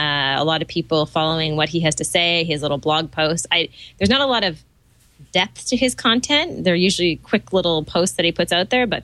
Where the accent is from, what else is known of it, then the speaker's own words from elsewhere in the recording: Toronto, Ontario, Canada; from Toronto, Ontario, Canada.